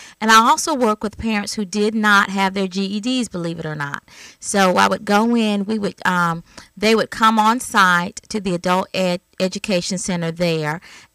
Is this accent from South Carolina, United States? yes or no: yes; Somerville, South Carolina, United States; I'm originally from Somerville, South Carolina. I'm from the Low Country.